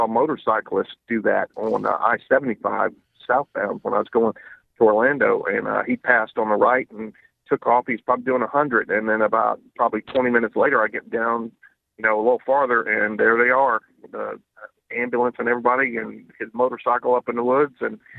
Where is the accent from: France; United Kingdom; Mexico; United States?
France; born or raised there